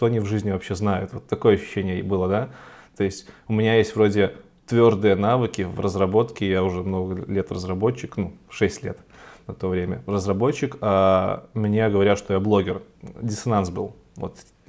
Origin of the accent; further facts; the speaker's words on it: Belarus; Я из Беларуси, если вдруг кто-то не знает.